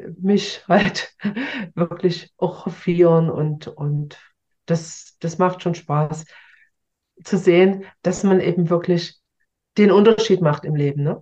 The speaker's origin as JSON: {"language": "German", "region": "East Germany", "country": "Germany", "tie": "born there", "said": "Wir haben ja schon festgestellt, ich bin im Osten geboren"}